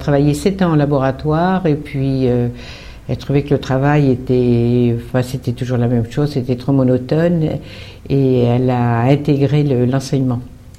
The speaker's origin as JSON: {"language": "French", "region": "Centre-Val de Loire", "country": "France", "tie": "born or raised there", "said": "Mais nous, nous sommes natifs tous les deux de l'Eure-et-Loire."}